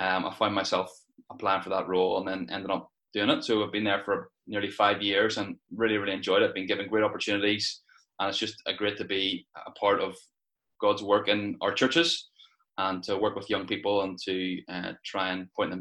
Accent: Ballymena, Northern Ireland, United Kingdom; now in Bangor, United Kingdom; I'm from Ballymena, although recently just got a house in Bangor, so you can all come and visit me soon.

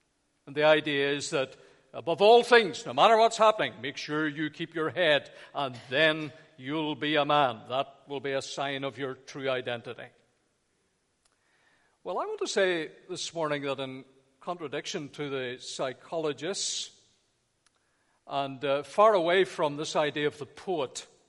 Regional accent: United Kingdom; And then there are some people, and we're very British, how appropriate on this 12th day, we adopt the stoic, stiff upper lip.

